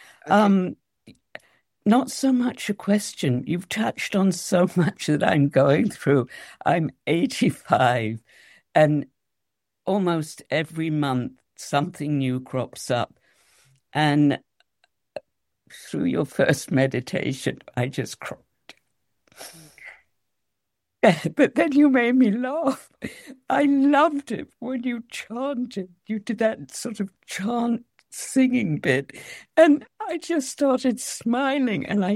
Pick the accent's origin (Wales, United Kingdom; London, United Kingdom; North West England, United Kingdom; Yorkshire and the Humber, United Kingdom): London, United Kingdom; I'm from London originally and did the Overland Trail to India and all that.